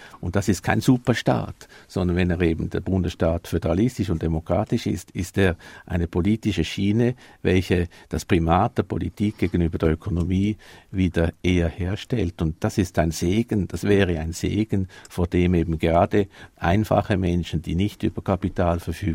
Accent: Switzerland; arbeite ich auch als Schweizer in Europa seit 20 Jahren

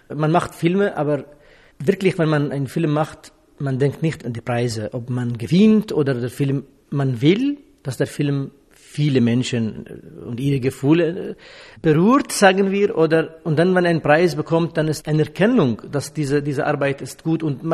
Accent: Syria; first language Kurdish; German is a second language; moved away; also born or lived in Czechoslovakia; In Syrien, meine Muttersprache ist Kurdisch, dann musste ich Arabisch lernen in der Schule, weil kurdische Sprache verboten war in Syrien oder ist immer noch verboten. Dann habe ich Englisch gelernt und als ich nach Tschechoslowakei gegangen, dann musste ich Matura in Tschechoslowakisch machen

